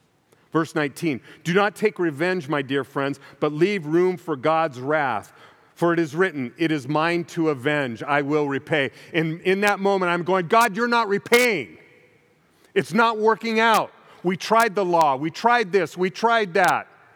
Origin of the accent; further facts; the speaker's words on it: California, United States; I'm from California. But my family's from Oklahoma.